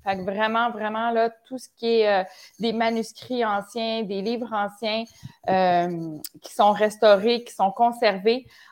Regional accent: Quebec, Canada; accent: Quebec; les Français, des fois, ont de la misère à comprendre notre accent québécois.

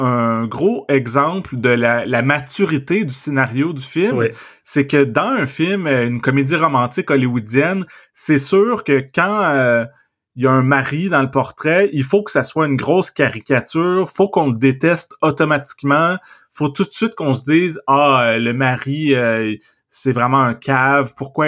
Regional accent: Trois-Rivières, Quebec, Canada; also born or lived in South Shore of Montreal; moi, quand j'étais enfant, je vivais à Trois-Rivières, puis ma famille, on a déménagé sur la rive sud de Montréal

